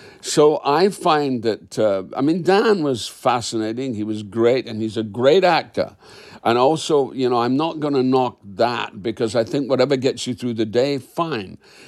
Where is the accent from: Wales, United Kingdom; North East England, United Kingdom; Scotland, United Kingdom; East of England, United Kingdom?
Scotland, United Kingdom; I'm a Scot, so English films didn't mean anything to me.